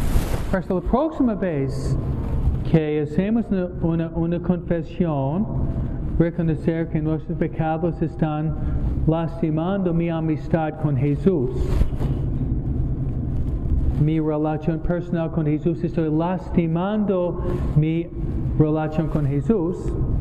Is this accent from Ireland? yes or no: no; New York, United States; si yo subo de donde vengo yo, lo que se llama the Empire State Building, es un edificio en Nueva York muy alto